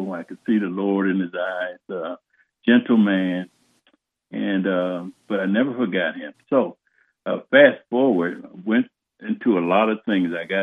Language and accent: English; Youngstown, Ohio, United States; also born or lived in Alabama; I grew up in Youngstown, Ohio. I was born in Alabama, and my parents migrated to Youngstown, Ohio. And my father was a steel worker, and I grew up there in Youngstown, Ohio, until the time I entered the service.